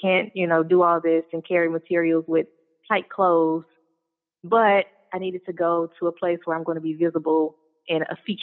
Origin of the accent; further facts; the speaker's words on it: Memphis, Tennessee, United States; I'm originally from Memphis, and I am an artist, a fashion illustrator, and also a designer.